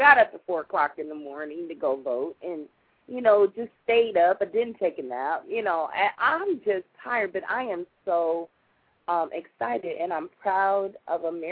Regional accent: Ohio, United States; And I am proud to say that I am from Ohio today

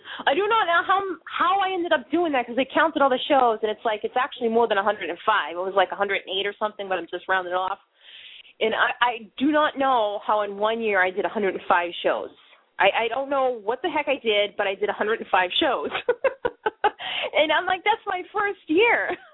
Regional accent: Massachusetts, United States; accent: Bostonian; we're just, you know, from different backgrounds, and my whole Bostonian accent, so it fits in the film

